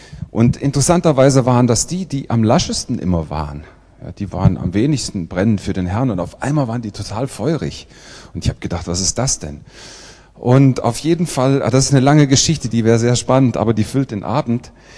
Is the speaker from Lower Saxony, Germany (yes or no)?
no; Hesse, Germany; born there; now in Tübingen, Germany; Ich wohne da zwar, aber ich bin geboren in der Nähe von Kassel. Und mich hat es dann verschlagen nach Tübingen, da habe ich studiert und da habe ich dann meine Frau kennengelernt und bin da hängen geblieben. Bin jetzt schon seit 25 Jahren im Schwabenland